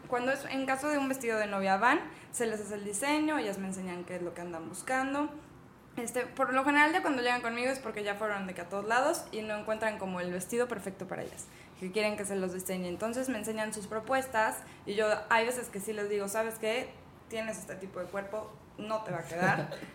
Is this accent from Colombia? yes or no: no; San Luis Potosí, Mexico; soy de aquí de San Luis Potosí.